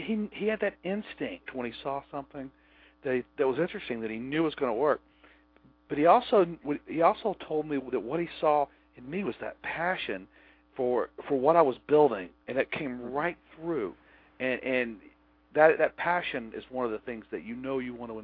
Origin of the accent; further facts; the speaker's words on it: United States; which I had built as an American in all English